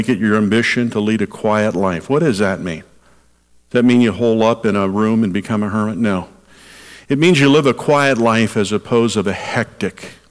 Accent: Chicago, Illinois, United States; I was raised in the Chicago area, so I could really relate to a story.

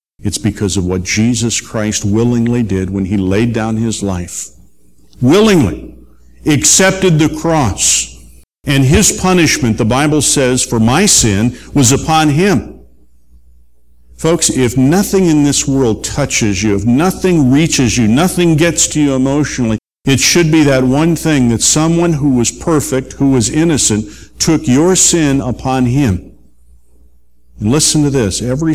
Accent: Chicago, Illinois, United States; I grew up in the Chicago area, not far from O'Hare International Airport.

